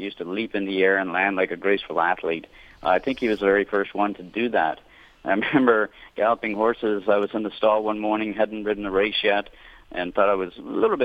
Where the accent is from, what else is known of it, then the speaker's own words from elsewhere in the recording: Canada; And as a Canadian, I was pretty proud of it.